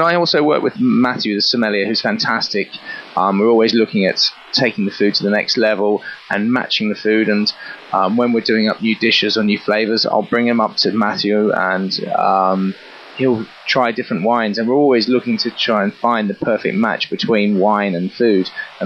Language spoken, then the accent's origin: English; Australia; now in London, United Kingdom; Even though I'm Australian